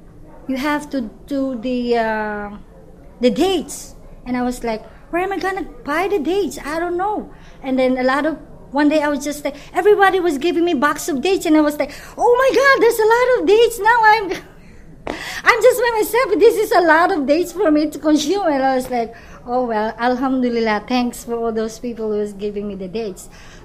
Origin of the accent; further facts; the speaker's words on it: Philippines; now in United States; I'm a Muslim, I love it. Although I grew up in the Philippines